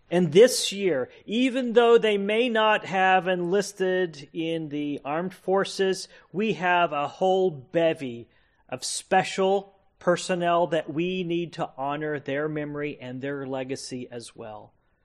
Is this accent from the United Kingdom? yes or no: no; United States; it seemed to be that as an American people, we rallied behind our soldiers.